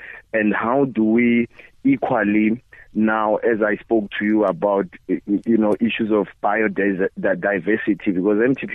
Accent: Bushbuckridge, Mpumalanga, South Africa; born there; because I was born in Bush Buckridge, which is really, you know, neighboring with Kruger National Park.

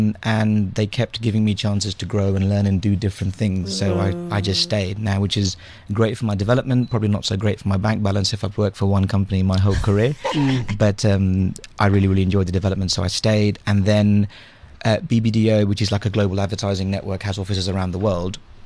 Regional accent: London, United Kingdom; also born or lived in India / Liberia; And I went to the UK when I was about 7 or 8. So I've been in the UK ever since, and kind of grew up in London

